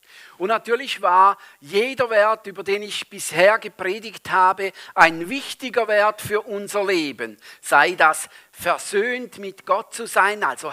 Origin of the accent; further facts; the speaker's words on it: Switzerland; Als Schweizer haben wir ein einzigartiges oder ein spezielles Verhältnis zu Leiterschaft ganz grundsätzlich.